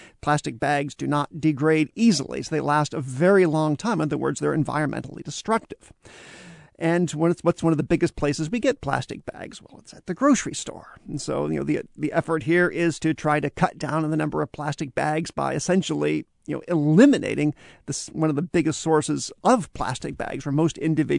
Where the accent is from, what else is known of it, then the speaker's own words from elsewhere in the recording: Nebraska, United States; My home state of Nebraska actually did this recently.